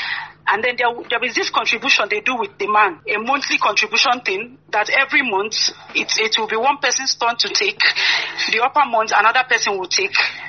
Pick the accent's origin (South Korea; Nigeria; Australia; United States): Nigeria; Anambra; As you already know, I'm from Anambra State.